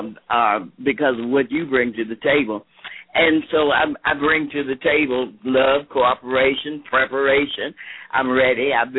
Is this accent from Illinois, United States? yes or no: yes; Chicago, Illinois, United States; also born or lived in Texas; because I grew up on the south side of Chicago. Even though I was born in Texas, but from third grade through high school, I was in Chicago on the south side.